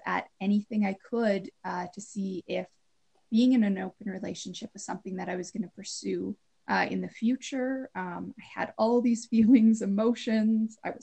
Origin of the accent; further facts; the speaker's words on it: Canada; Even though I'm Canadian. Come on, that is not a bad thing.